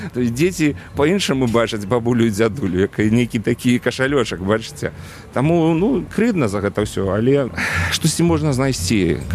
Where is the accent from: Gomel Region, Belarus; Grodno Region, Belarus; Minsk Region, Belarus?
Grodno Region, Belarus; Lida; у Лідскім раёне, адкуль я родам, станцыя Курган